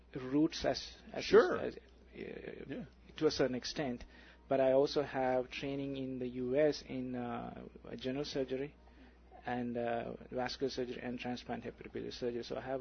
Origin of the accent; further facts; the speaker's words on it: Sri Lanka; also born or lived in London; So I grew up in Sri Lanka for a while and did my finished my medical education in London